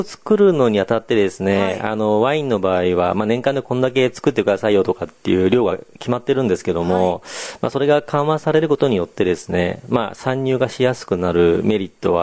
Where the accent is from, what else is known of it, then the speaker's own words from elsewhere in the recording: Sagamihara, Kanagawa, Japan; 自分も生まれも育ちもずっと相模原ですし